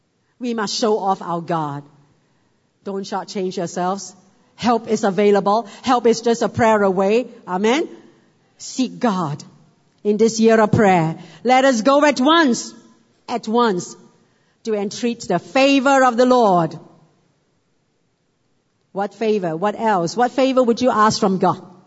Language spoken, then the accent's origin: English; Malaysia; I'm from Malaysia. I'm a PR here.